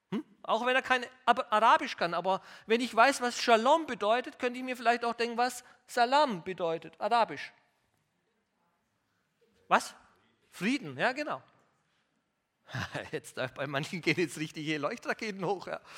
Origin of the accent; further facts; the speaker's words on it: Bavaria, Germany; aber wo ich herkomme, aus dem Bayerischen, kennt man das sehr gut.